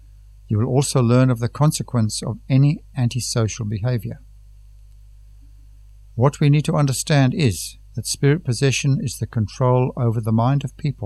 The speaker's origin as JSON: {"language": "English", "country": "Tanzania", "said": "Greetings … from Tanzania."}